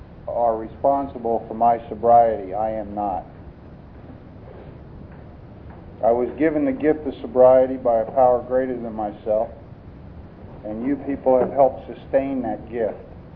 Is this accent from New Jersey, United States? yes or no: yes; New Jersey, United States; but I'm a Yankee. I'm from New Jersey, where I got sober.